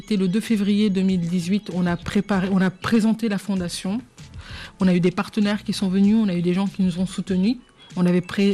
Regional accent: DR Congo; nous sommes originaires de la RDC

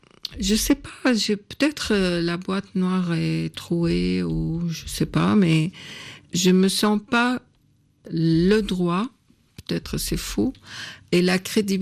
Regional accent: Syria; French is a second language; now in France; je sais que j'ai un accent qui marque que je ne suis pas française, mais je n'ai jamais essayé de l'effacer ou de faire un effort, parce que je ne veux pas. Je veux rester une Syrienne en France jusqu'à la liberté de la Syrie.

